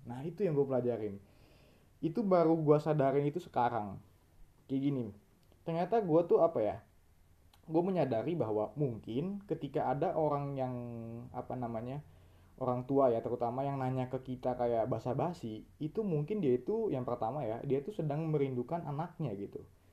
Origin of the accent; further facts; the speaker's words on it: Bogor, West Java, Indonesia; kalau di Bogor, di kota gue itu, hampir ngelilingin satu kota Bogor lah